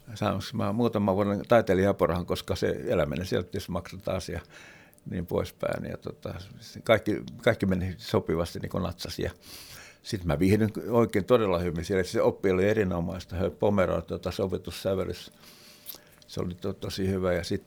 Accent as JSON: {"language": "Finnish", "town": "Helsinki", "region": "Uusimaa", "country": "Finland", "tie": "born there", "said": "mä oon syntynyt Helsingissä, tulin taas niin kuin syntymäkaupunkiin"}